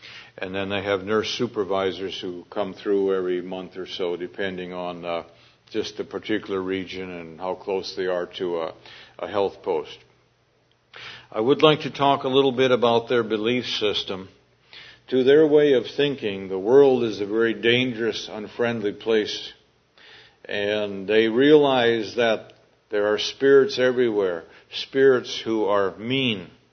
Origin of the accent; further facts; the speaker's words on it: United States; Now, when I grew up here in the United States, we learned in school that Indians had medicine men